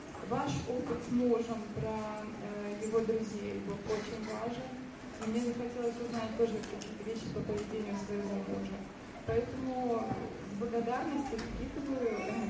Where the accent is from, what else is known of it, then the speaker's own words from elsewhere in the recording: Odesa, Odesa Oblast, Ukraine; я из Одессы.